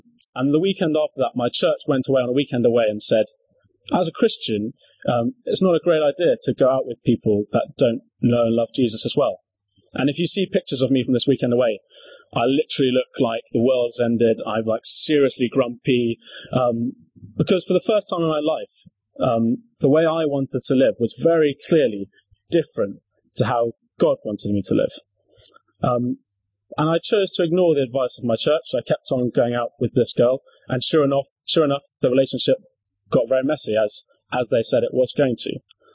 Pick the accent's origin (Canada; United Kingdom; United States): United Kingdom; South East England; I grew up in Surrey, but in a rather nice part of Surrey than Croydon, no offence, Croydon. But I was brought up in a white middle-class family